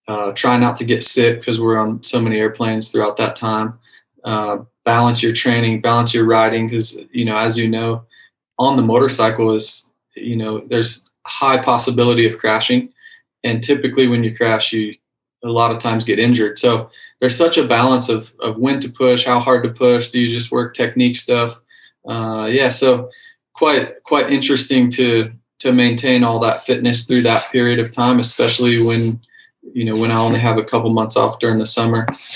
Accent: Iowa, United States; moved away as an adult; also born or lived in California; So I grew up in Iowa and went all the way through high school there. Moved to California to pursue supercross and motocross racing.

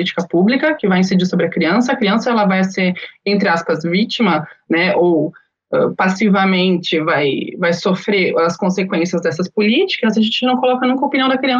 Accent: Caxias do Sul, Rio Grande do Sul, Brazil; Caxias do Sul, que é minha cidade natal

